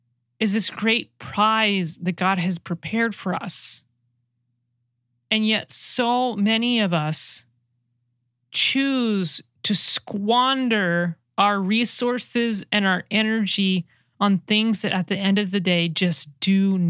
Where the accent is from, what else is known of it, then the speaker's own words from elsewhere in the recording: California, United States; So I live in Iowa. I'm originally from California, so I don't have any family out here in the Midwest.